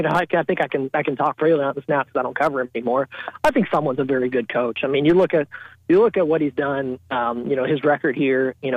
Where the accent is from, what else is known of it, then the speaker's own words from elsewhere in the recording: Texas, United States; Man, I grew up in Texas. Texas A&M wasn't always the cool school to go to.